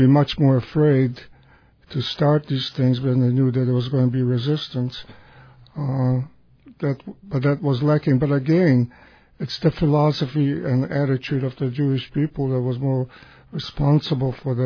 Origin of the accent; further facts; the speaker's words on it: Poland; I come from Poland, and in Poland nobody had arms.